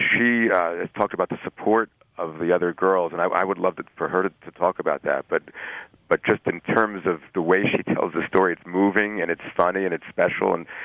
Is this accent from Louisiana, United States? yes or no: no; Philadelphia, Pennsylvania, United States; I grew up in Philly